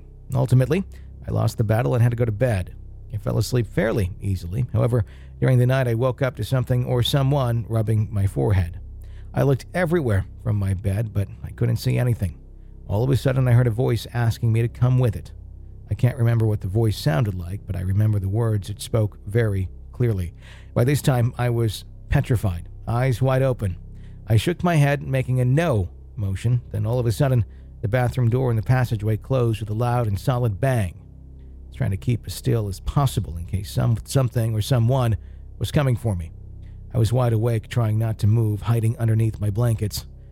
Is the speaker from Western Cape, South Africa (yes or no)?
yes; Cape Town, Western Cape, South Africa; I'm from Cape Town, South Africa.